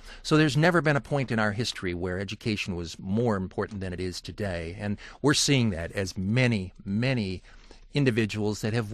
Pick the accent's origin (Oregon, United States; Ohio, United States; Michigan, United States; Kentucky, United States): Michigan, United States; Allen Park; many of the families that I knew growing up in Allen Park